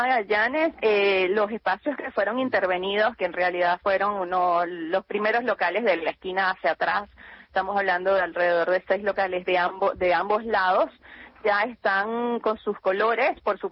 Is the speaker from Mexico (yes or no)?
no; Venezuela; Soy de Venezuela.